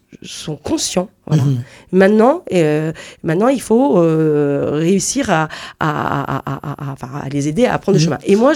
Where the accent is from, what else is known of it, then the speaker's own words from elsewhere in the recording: Brittany, France; je suis issue du sud de Morbihan, j'ai grandi dans une ferme laitière